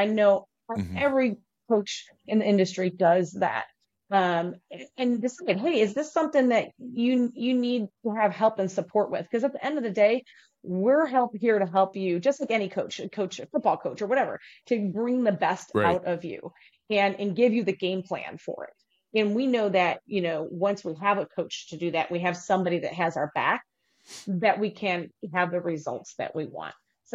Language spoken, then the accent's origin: English; Midwest, United States; I remember roller skating in our basement. I grew up in the Midwest